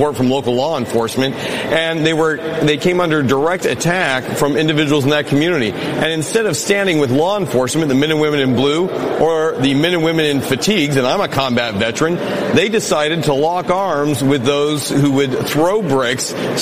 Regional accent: Iowa, United States; Well, let me tell you this. I'm from Iowa, and I'm in one of the most competitive districts in the country

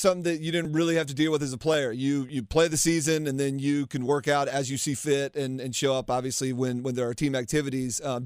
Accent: Raleigh, North Carolina, United States; I grew up here in North Carolina, Rod. I'm a Raleigh native

